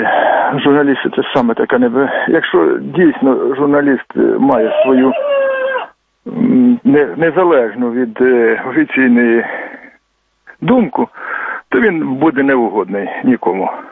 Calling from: Sumy Oblast, Ukraine; я із Сумської області.

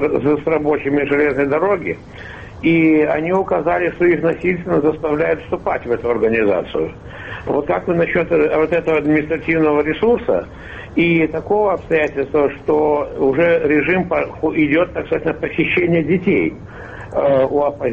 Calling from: Volgograd Oblast, Russia; из Волгоградской области.

